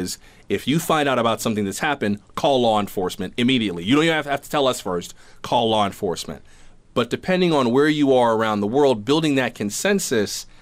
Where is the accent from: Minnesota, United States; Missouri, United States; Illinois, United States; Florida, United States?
Florida, United States; We'll be visiting my home state of Florida, specifically Tampa, St. Petersburg